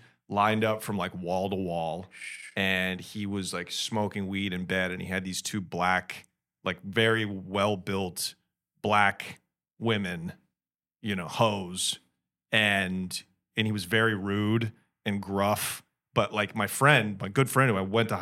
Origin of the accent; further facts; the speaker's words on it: Portland, United States; I grew up in the 80s and the 90s, so it was just like a port city, right? It was a real great place to grow up, very middle class